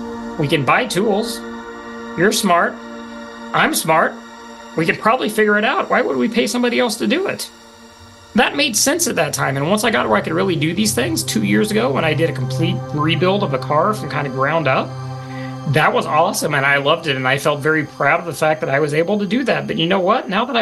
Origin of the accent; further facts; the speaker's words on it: Midwest, United States; I am from the Midwest U.S., folks, and it just showed itself there.